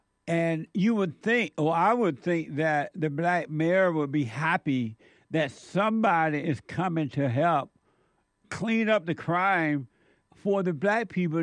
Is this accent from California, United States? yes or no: no; Alabama, United States; Because it wasn't like that when I was growing up in Alabama.